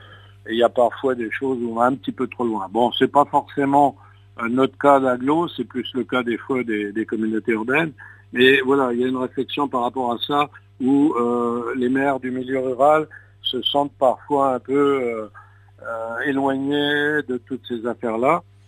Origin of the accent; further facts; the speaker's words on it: Haussimont, Grand Est, France; born there; quand je suis revenu à Haussimont, je suis né à Haussimont, je suis revenu en 92